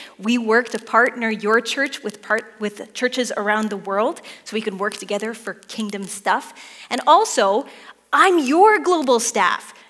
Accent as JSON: {"language": "English", "town": "Calgary", "region": "Alberta", "country": "Canada", "tie": "born or raised there", "said": "So first of all, born and raised in Calgary. I grew up at Altador Baptist, for those who know."}